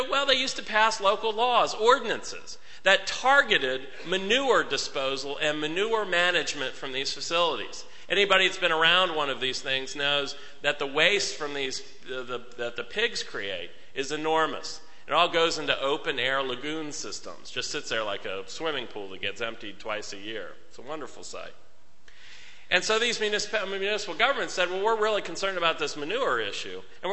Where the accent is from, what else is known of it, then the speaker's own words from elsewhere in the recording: Alabama, United States; born there; The joke I tell, because I was born in Alabama, is that in Pennsylvania, we have Philadelphia on one side of the state